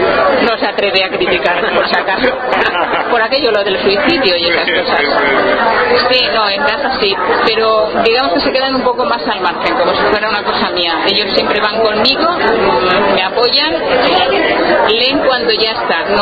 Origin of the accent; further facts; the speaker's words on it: Valencian Community, Spain; no confundamos, no, yo soy valenciana